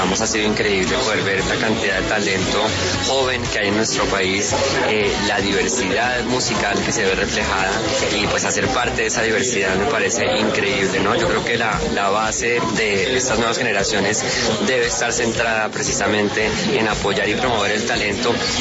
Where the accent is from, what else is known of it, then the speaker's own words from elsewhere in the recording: Colombia; now in Mexico; como colombiano, un orgullo hacer parte de un concierto nacional del 20 de julio. Viajamos desde México, donde estoy ahorita radicado en este momento